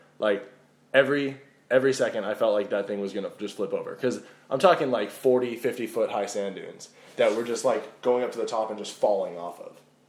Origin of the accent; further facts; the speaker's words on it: Sacramento, California, United States; I am from Sacramento, California.